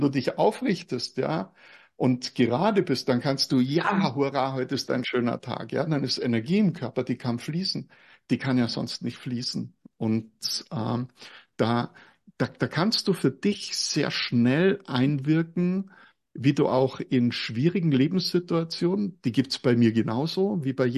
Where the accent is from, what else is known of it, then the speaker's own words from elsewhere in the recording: Munich, Bavaria, Germany; born there; ich habe großteils bei meiner Großmutter gelebt und ich bin ja ein geborener Münchner